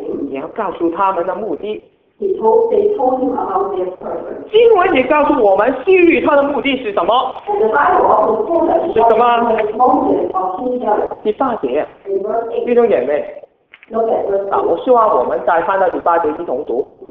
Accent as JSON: {"language": "Chinese", "region": "Guangdong", "country": "China", "said": "我们广东人，我们广东人说十五、十六这些不知道哪一个是对。"}